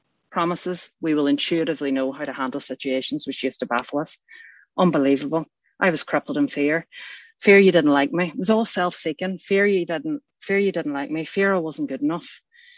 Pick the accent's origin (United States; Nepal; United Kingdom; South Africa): United Kingdom; Northern Ireland; I grew up in the Troubles in Northern Ireland, but it was still a loving family home.